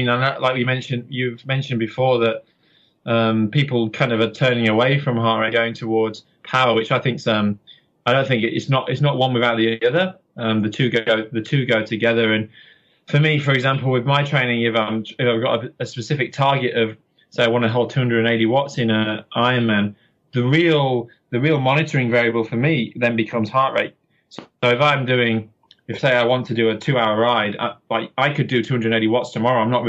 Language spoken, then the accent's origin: English; Yorkshire and the Humber, United Kingdom